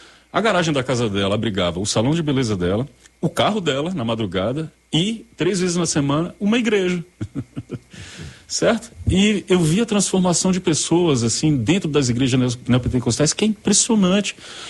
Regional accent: Brazil; eu cresci no Trobogi, né? Mais especificamente ali na Rua Mucambo, que é mais ou menos um entroncamento entre o quilômetro 7 ali da Estrada Velha do aeroporto e o condomínio Trobogi, a paralela, né? E ali eu cheguei no início da década de 90

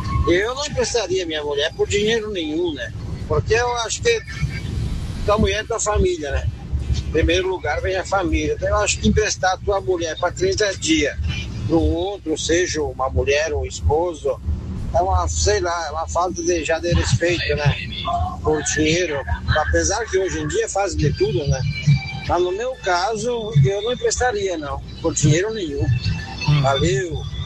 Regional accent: Erechim, Rio Grande do Sul, Brazil; Sou aqui de Erechim, no Rio Grande do Sul.

